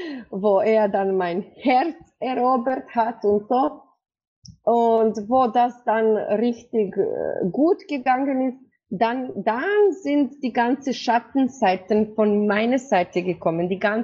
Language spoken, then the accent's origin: German; Croatia; also ich komme aus Kroatien